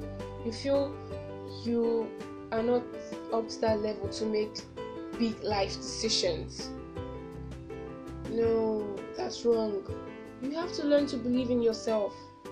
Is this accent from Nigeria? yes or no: yes; Nigeria; accent: Nigerian; English is a second language; there's nothing wrong with having the Nigerian accent. I do talk, you know, it's my Nigerian accent